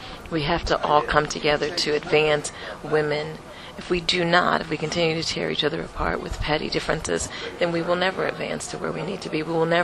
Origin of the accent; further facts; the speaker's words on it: Youngstown, Ohio, United States; I'm from Youngstown.